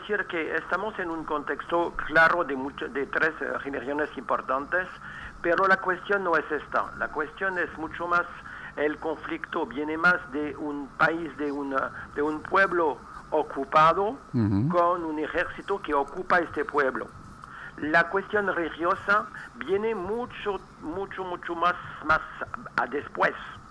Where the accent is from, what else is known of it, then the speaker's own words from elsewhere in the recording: France; now in Jerusalem; Yo vivo en Jerusalén.